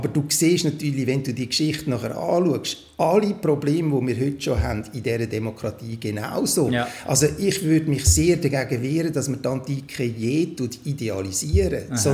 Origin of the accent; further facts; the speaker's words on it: Lucerne, Switzerland; Also vor 60 Jahren wäre ich als Katholik nicht auf die Uni Zürich gekommen, oder? Umgekehrt wäre kein Protestant in Luzern, wo ich aufgewachsen bin, an ein Gymi gekommen.